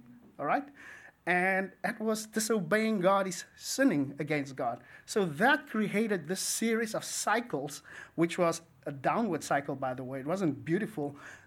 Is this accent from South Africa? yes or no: yes; South Africa; I'm from South Africa, we love curry.